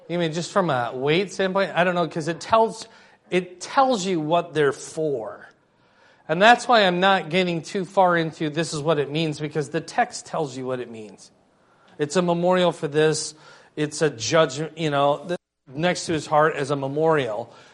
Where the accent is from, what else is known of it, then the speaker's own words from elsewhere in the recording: Cedar Rapids, Iowa, United States; I grew up partway in Cedar Rapids